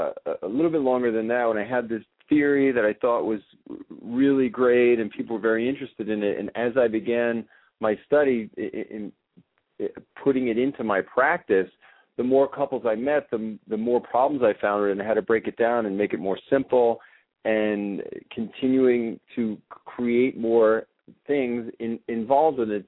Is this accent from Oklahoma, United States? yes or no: no; New York, United States; now in Los Angeles, United States; Well, I am from New York originally, and I travel now between Los Angeles and Hong Kong